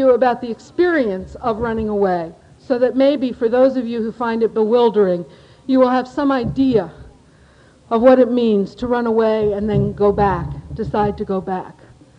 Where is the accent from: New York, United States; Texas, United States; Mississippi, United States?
New York, United States; New York City; I mean, I come from New York City. It's a big city.